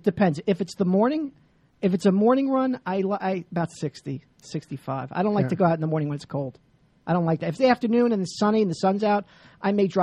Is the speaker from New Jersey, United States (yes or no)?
yes; New Jersey, United States; No, but I'm from Jersey. I had a downshift.